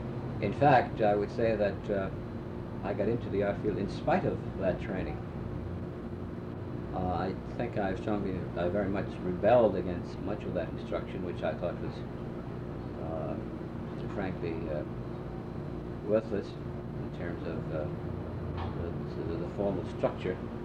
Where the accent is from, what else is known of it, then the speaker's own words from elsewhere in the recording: New Britain, Connecticut, United States; I was born in New Britain, Connecticut, and I went to school there. I went to a parochial primary school